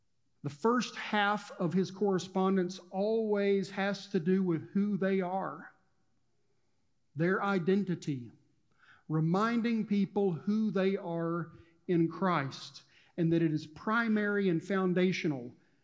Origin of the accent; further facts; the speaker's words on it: Texas, United States; I can say that. I'm a Texan.